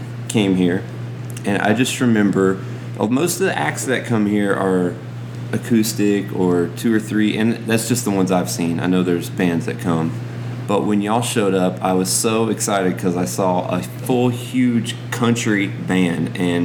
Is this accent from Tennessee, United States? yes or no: yes; Tennessee, United States; Now, keep in mind, I'm from Tennessee, so I was really the only one bundled up.